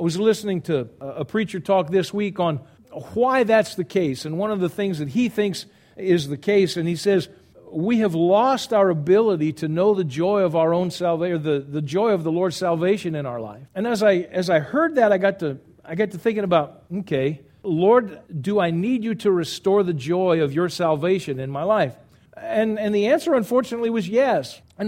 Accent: Texas, United States; We're from Texas. We make our own rules and our own regulations.

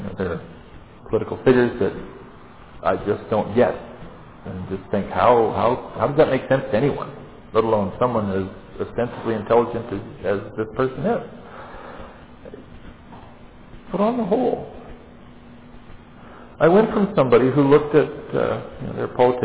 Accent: Alberta, Canada; I grew up in Alberta

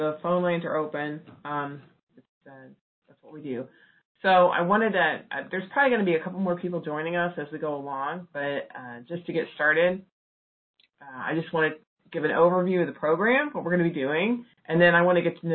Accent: Kentucky, United States; So when I was in college, even though I'm from Kentucky, I never got to ride a horse.

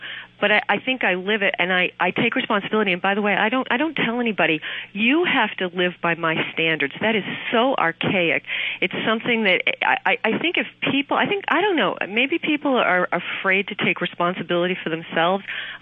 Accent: Boston, Massachusetts, United States; I mean, I grew up in the Boston area, and Boston is a very conservative Irish Catholic area

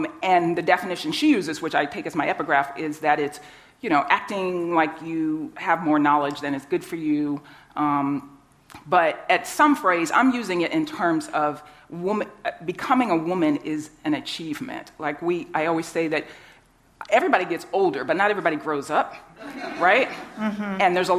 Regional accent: the South, United States; growing up in the South, black people have an expression, you acting womanish.

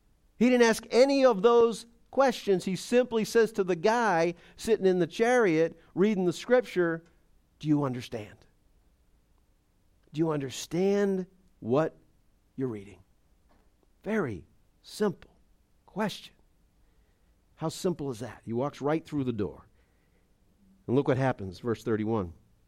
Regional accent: Boston, Massachusetts, United States; accent: Boston; And they actually started mocking my slight Boston accent.

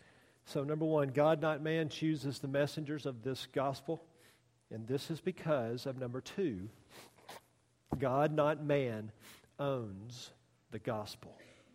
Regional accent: United States; as an American here with an education

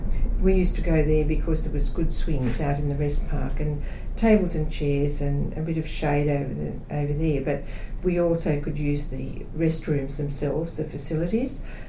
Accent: New South Wales, Australia; also born or lived in Goulburn; we moved very soon after that to the coast, to the south coast, around the Wollongong area, and I grew up in that area, around the Fairy Meadow side on the north of Wollongong.

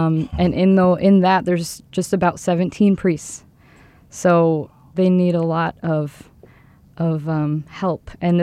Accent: Minnesota, United States; I'm nervous about I'm from Minnesota, but the coldness, you know, I mean, just like the weather.

